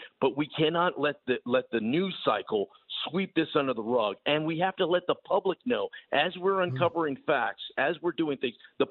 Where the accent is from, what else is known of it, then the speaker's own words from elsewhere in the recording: United States; what is me as an American, if I go into a baseball game, what kind of level of security am I getting?